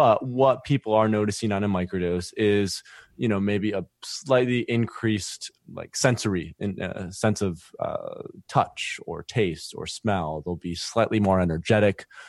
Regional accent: Michigan, United States; And basically, I'm originally from West Michigan.

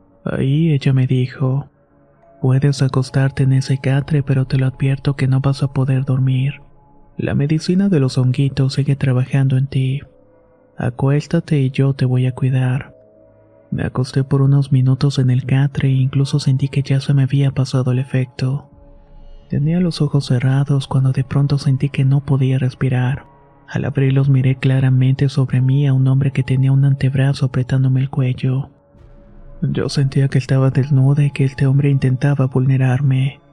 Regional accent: Oaxaca de Juárez, Oaxaca, Mexico; Soy originaria de Oaxaca de Juárez, y como sabrán en mi estado hay muchas creencias respecto a la brujería, el chamanismo y el curanderismo.

